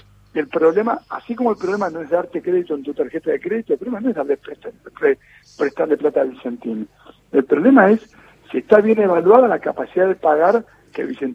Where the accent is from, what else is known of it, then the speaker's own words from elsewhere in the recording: Santa Fe, Argentina; Yo soy santafesino